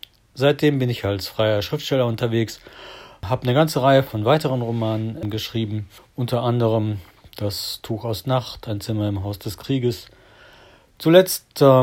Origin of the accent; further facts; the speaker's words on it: Kalkar, North Rhine-Westphalia, Germany; born there; 1966 in Kalka am Niederrhein geboren, habe meine Jugend in einem katholischen Jungeninternat namens Collegium Augustinianum Garstung verbracht, anschließend in Karlsruhe Malerei studiert